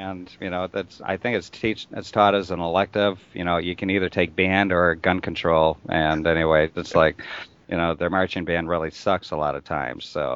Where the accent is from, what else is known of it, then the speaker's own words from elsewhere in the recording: Cazenovia, United States; But anyway, it's 4 miles away from my hometown called Cazenovia, population 600.